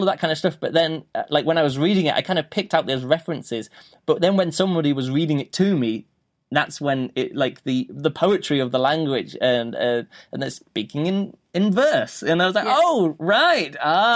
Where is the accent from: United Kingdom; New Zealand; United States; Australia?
United Kingdom; England; Of course, I'm English, so I could pick up on that probably more than other people